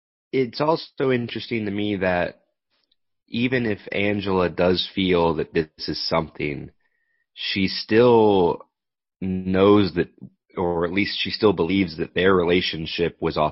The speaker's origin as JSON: {"language": "English", "region": "Kentucky", "country": "United States", "said": "I'm from Kentucky, and I always remember my grandmother"}